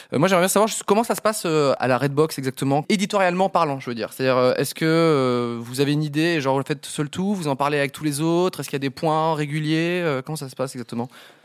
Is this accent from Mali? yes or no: no; Romania; French is a second language